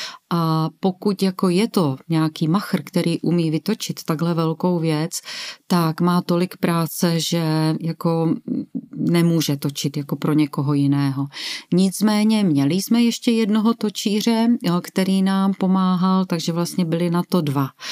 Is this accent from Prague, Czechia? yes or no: no; Krnov, Moravian-Silesian Region, Czechia; A tak, protože Ola, Karel a já jsme z Krnova